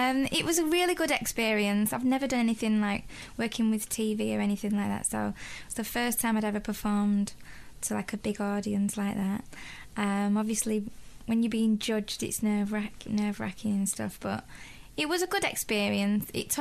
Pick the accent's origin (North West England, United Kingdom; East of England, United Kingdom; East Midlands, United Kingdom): North West England, United Kingdom; Manchester; I'm from Manchester myself.